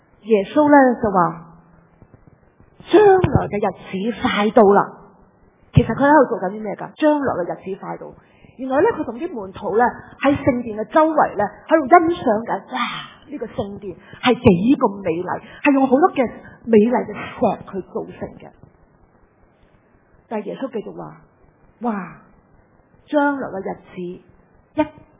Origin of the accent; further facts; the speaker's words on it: China; 我哋中国人嘅伟大嘅老师孔子都话：不知生，焉知死咧？